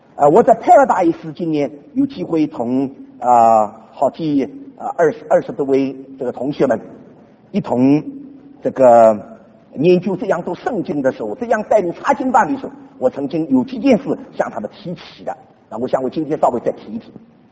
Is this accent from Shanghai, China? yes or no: yes; Shanghai, China; also born or lived in Huzhou, Zhejiang; 比方说我是浙江湖州人，虽然我在上海长大，但是我在浙江湖州的教会里面得救啊。